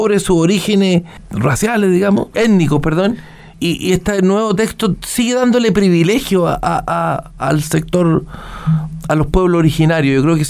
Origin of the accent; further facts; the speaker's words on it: Chile; Somos todos chilenos